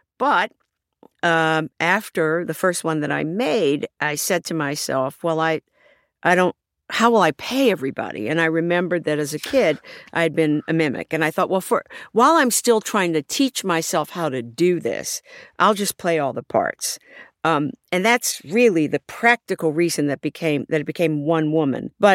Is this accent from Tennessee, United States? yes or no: no; Baltimore, Maryland, United States; think those would be Caucasian Baltimoreans and not Black Baltimoreans. And so for most of my youth, I grew up around Black people who did not have that accent.